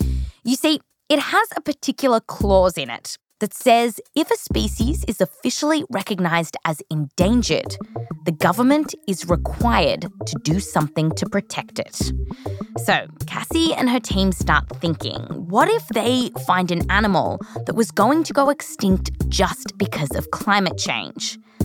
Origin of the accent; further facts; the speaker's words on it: Australia; I come from Australia. Like, I'm not squeamish about spiders